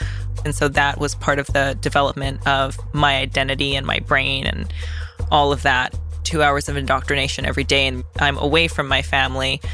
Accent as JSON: {"language": "English", "region": "Hokkaido", "country": "Japan", "tie": "born or raised there", "also_born_or_lived": "China", "said": "We moved to Japan, to the most northern part of Japan, called Hokkaido"}